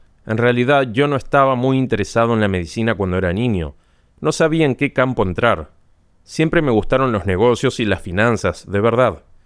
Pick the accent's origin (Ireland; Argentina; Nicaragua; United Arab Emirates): United Arab Emirates; Dubai; moved away as an adult; also born or lived in United States; específicamente a Dubái, antes de que se convirtiera en la metrópolis que es hoy. Así que crecí en Dubái durante la mayor parte de mi niñez. Luego asistí a la Universidad de Penn State, en Estados Unidos, donde completé mi bachillerato.